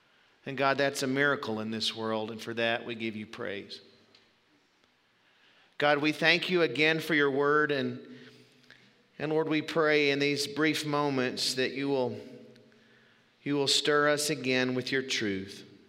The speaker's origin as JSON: {"language": "English", "region": "Southeast", "country": "United States", "said": "I'm from the Southeast. I'm a little bit sensitive about this, y'all."}